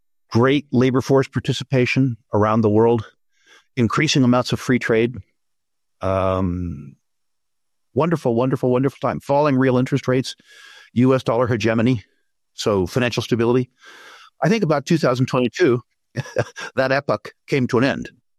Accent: United States; I say most importantly, not merely because I'm American

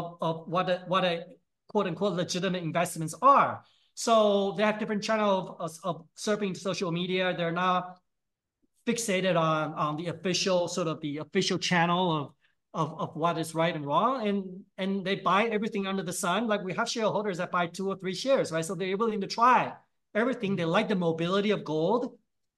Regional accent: Taiwan; I'm Chinese. I was born in Taiwan. Yes, I'm Taiwanese.

